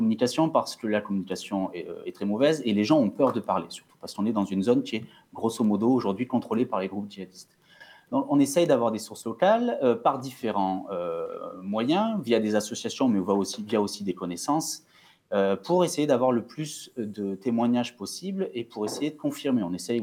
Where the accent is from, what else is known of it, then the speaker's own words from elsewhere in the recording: France; chez nous en France